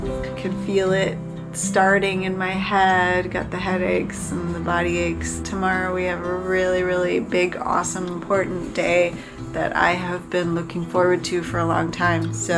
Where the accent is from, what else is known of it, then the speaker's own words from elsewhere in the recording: Chicago, Illinois, United States; As a Chicagoan, I consider myself to be somewhat of an expert in pizza.